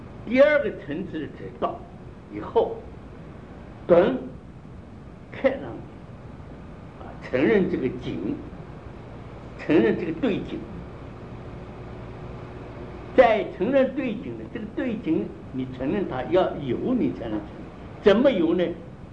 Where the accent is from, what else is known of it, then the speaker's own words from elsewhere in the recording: China; 所以我们中国人啊，我们中国人办事情糊涂啊